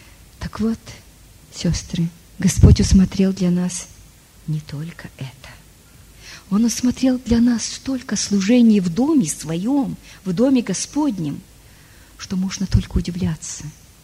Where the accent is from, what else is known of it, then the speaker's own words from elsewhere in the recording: Russia; Вы знаете, я тоже выросла в России. Я знаю отношение к женщинам.